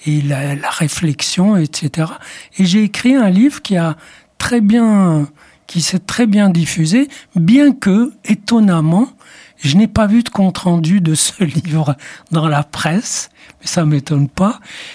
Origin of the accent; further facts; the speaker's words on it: Marrakesh, Marrakesh-Safi, Morocco; born there; first language Arabic; French is a second language; moi je suis né à Marrakech, dans la Médina. Et ma langue d'origine, ma langue maternelle, c'est l'arabe, teinté d'hébreu biblique. Ma langue culturelle, c'est la Bible. Et ensuite, j'ai appris le français.